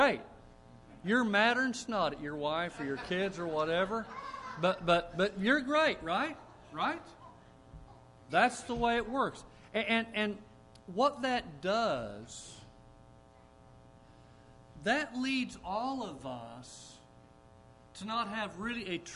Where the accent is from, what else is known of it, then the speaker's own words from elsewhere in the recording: Kansas, United States; I was raised in the church. And I was raised in Kansas, and we were taught a works-oriented salvation.